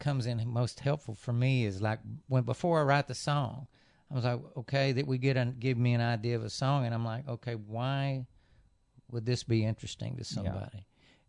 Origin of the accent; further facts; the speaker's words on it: Texas, United States; I told him I'm from Texas.